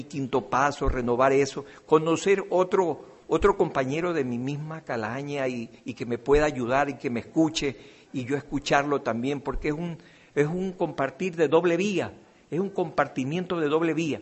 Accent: Guayaquil, Guayas, Ecuador; Yo soy de Guayaquil, de la parte caliente del Ecuador.

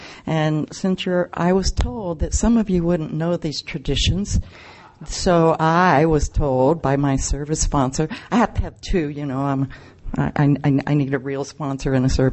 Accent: California, United States; Now remember, I'm from California. We don't have a lot of Christians in our fellowships.

